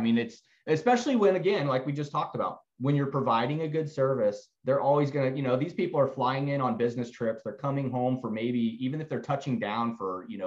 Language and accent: English; Tampa, Florida, United States; also born or lived in Miami; but I grew up in Tampa, Miami, all over Florida. I've worked in every aspect of Florida there is.